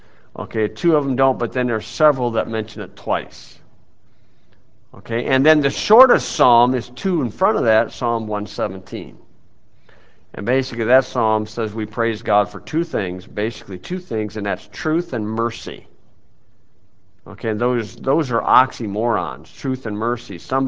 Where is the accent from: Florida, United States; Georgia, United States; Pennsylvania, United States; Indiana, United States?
Indiana, United States; Hebron; And I'm from Hebron, Indiana.